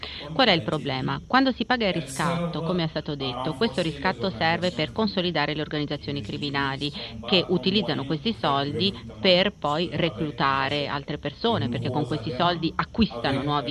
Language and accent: Italian; Niger; Italian is a second language; Io vengo dal Niger, una vecchia colonia francese